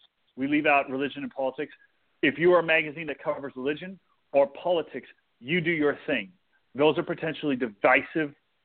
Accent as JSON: {"language": "English", "region": "Texas", "country": "United States", "tie": "born or raised there", "said": "So I grew up in South Texas. I was born in South Texas, and I grew up in Texas. Went to high school in Texas."}